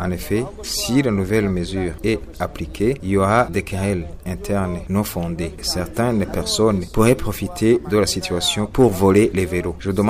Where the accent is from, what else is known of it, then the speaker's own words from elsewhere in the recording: Burundi; Ainsi, nous nous sentirons tous respectés en tant que Burundais.